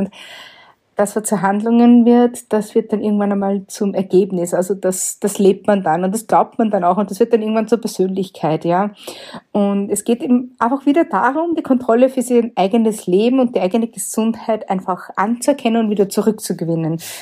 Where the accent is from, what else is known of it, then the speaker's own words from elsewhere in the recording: Lower Austria, Austria; ich komme aus Niederösterreich, aus dem wunderschönen, ja, auch mystischen Waldviertel genannt.